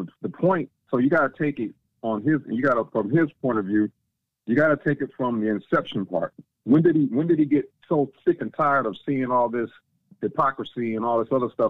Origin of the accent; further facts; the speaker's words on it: California, United States; I know that, I know that from growing up in Cali, he was out there for real with some stuff.